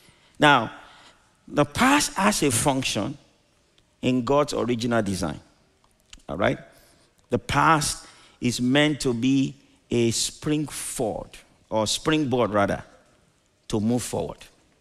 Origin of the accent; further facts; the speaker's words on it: Nigeria; when I was growing up in Nigeria, some of the conductors would say, face forward.